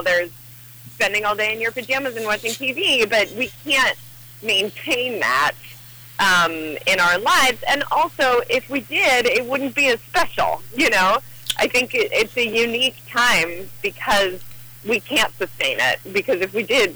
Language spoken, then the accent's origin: English; Yonkers, New York, United States; born there; now in California, United States; But you know, I've always been an East Coaster. I was born in Yonkers. I'm, you know, through and through, I'm a New Englander.